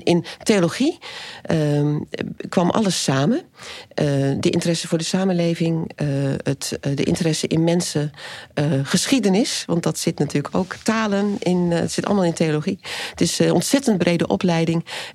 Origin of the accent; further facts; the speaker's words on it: Groningen, Netherlands; also born or lived in Breda; Ik ben opgegroeid in Oost-Groningen, dus geboren in Breda.